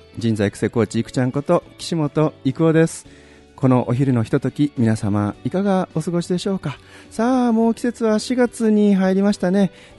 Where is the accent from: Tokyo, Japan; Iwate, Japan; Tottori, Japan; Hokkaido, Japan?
Tottori, Japan; 私の、郷里ふるさと鳥取県鳥取市がですね、私のふるさとなんですけれども